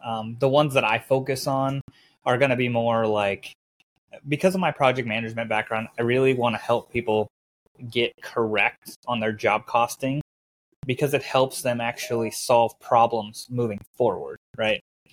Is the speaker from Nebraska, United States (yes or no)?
yes; Nebraska, United States; Yeah, I'm actually in Arkansas, in rural Arkansas. I'm from Nebraska, so I don't really have a southern accent, but ended up here with my wife and enjoying it.